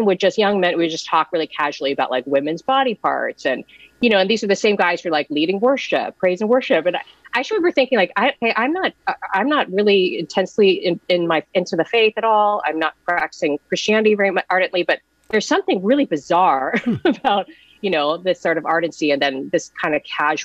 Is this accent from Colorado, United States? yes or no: no; Visalia, California, United States; I was raised Catholic. I have one sibling. We grew up in Visalia, we were talking about.